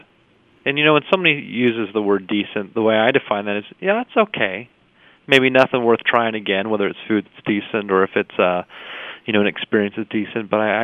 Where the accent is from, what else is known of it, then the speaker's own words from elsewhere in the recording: California, United States; So it's interesting, you know, as a kid, and maybe growing up in California, you know, you mentioned, you know, in the last segment from surfer culture